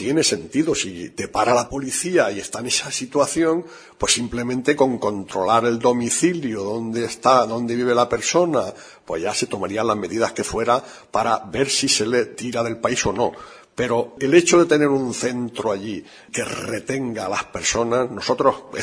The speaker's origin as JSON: {"language": "Spanish", "region": "Andalusia", "country": "Spain", "said": "Yo, como decías al principio, vengo de Andalucía."}